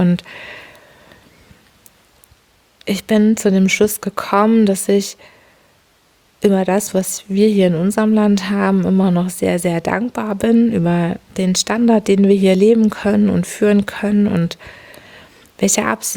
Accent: Hamburg, Germany; ich bin ja eine Hamburgerin, wie ihr alle wisst

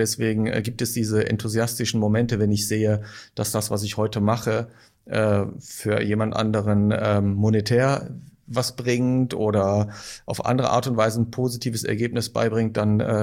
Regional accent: Düren, North Rhine-Westphalia, Germany; bis nach Hause, bis zum Satellitenviertel, wo ich aufgewachsen bin.

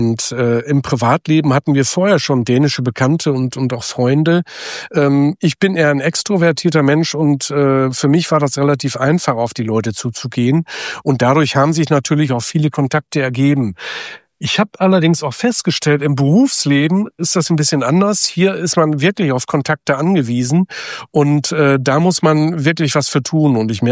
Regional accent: Hamburg, Germany; Also ich komme ja nun aus Hamburg und Hamburg ist sehr, sehr teuer geworden.

